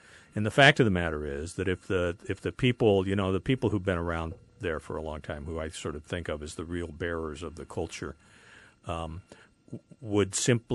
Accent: Fairbanks, Alaska, United States; but when I was growing up in Fairbanks, which was a much smaller town then, there were just things you did or you didn't do.

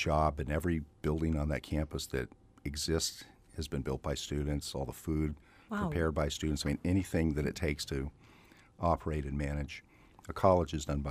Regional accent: Yorktown, Virginia, United States; As a result of me growing up in Yorktown and the park there, when I was in high school, one of the jobs I had was to work for the park as a high school student in the summer

